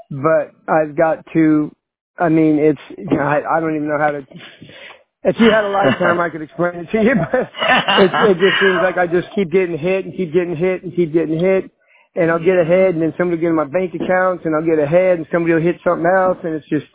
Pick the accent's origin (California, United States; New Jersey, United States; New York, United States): California, United States; Sacramento; Oh, that's where I came from. I came from Northern California, though.